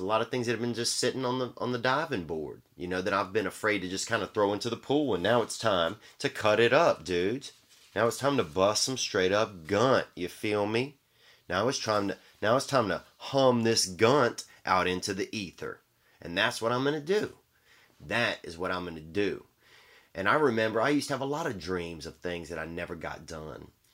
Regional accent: the South, United States; I'm from the South and I'm, you know, and I'm just fucking at least partly friendly.

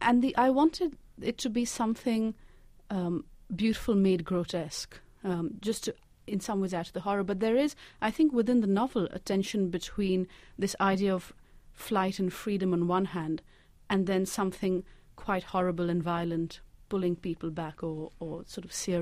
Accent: Pakistan; as a Pakistani growing up in Pakistan in the 80s

